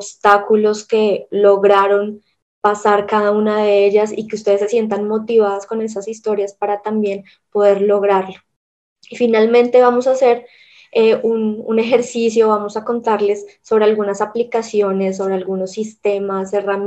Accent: Colombia; soy colombiana, soy Cloud Architect, tengo una maestría en ingeniería de software.

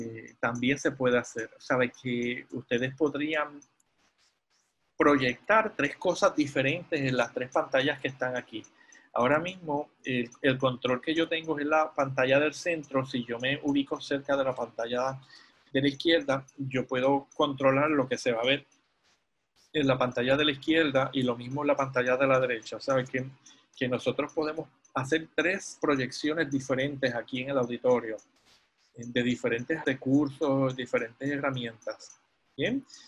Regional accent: Puerto Rico; soy de Puerto Rico, pero estoy conectado con una red de México

